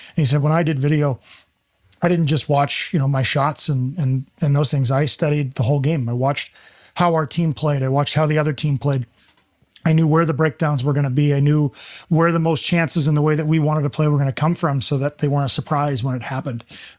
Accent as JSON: {"language": "English", "region": "New York", "country": "United States", "tie": "born or raised there", "also_born_or_lived": "Oregon", "said": "So I was born in Oregon. When I was two, we moved to upstate New York. That's where I fell in love with hockey."}